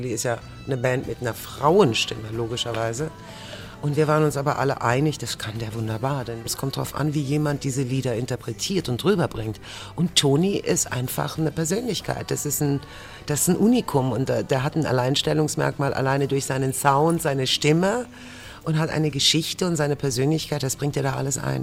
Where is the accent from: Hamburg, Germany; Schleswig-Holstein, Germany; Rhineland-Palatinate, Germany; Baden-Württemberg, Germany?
Rhineland-Palatinate, Germany; in der Pfalz, da wo ich herkomme